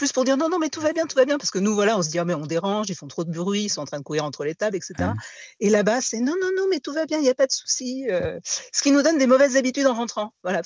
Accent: France; en tant que Français

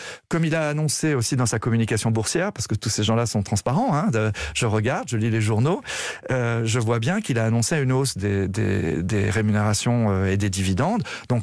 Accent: Brittany, France; Surtout chez nous en Bretagne.

